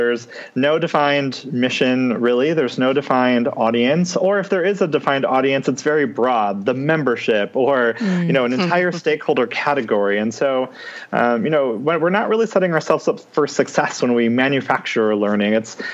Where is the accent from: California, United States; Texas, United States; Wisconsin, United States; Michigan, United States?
Michigan, United States; Detroit; As a Chrysler guy, I'm from Michigan, specifically from the Metro Detroit area. My dad worked for Chrysler.